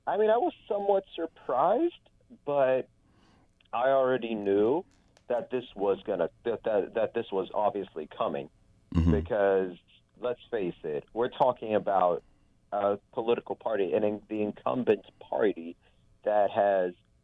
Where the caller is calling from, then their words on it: Lisbon, Portugal; calling long distance from Lisbon, Portugal.